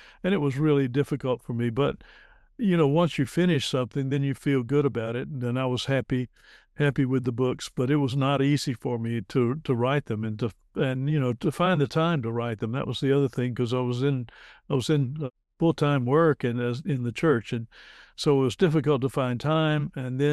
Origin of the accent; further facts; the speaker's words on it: Mobile, Alabama, United States; Well, I'm originally from Alabama, Mobile, and I went to the University of Alabama, and graduating from there, went to Reformed Theological Seminary in Jackson, Mississippi.